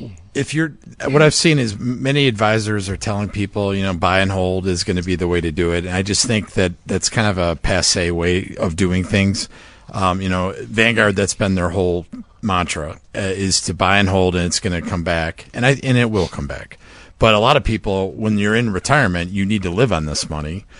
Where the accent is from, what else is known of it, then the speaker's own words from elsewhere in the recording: Arlington Heights, Illinois, United States; I'm from Arlington Heights.